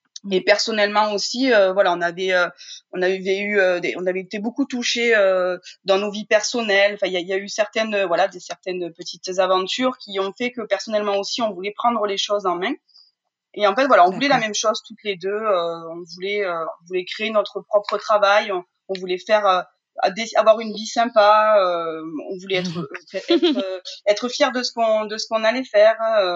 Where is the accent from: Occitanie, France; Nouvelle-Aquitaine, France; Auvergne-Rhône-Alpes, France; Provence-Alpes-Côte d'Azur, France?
Occitanie, France; donc je suis des Cévennes et je suis formulatrice de produits cosmétiques.